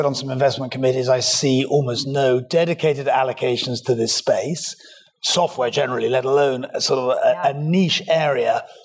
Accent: United Kingdom; I'm British, we're here in Berlin.

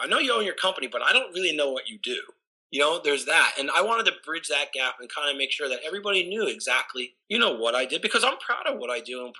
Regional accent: Northeast, United States; I grew up in the Northeast, and I grew up old school East Coast family where you don't talk about anything

